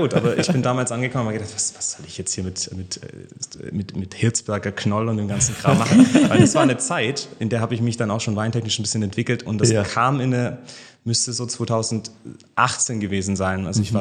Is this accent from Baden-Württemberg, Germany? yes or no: yes; Baden-Württemberg, Germany; ich bin Schwabe, komme von der Ostalb. Das ist, sagen wir mal so, auf halbem Wege zwischen Stuttgart und München.